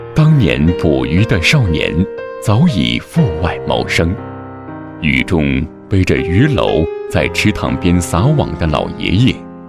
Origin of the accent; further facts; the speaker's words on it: Wangjiang, Anhui, China; 我的家乡，地处安徽望江的一个偏僻小村庄。当初荷塘沟渠遍布，四季水美鱼鲜。